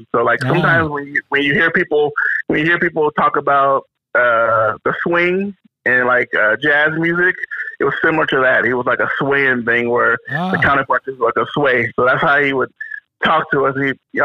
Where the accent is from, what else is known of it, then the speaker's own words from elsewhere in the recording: California, United States; also born or lived in Chicago; I was born in Chicago, but I was out in California.